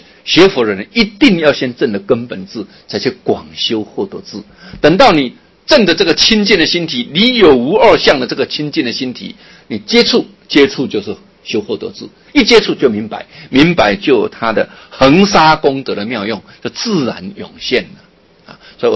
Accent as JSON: {"language": "Chinese", "region": "Yilan County", "country": "Taiwan", "said": "我们说这个宜兰的闽南语的腔，哦，我是宜兰人，所以我们会说加杯哈，配鸡卵，在那卡酸酸，手软软"}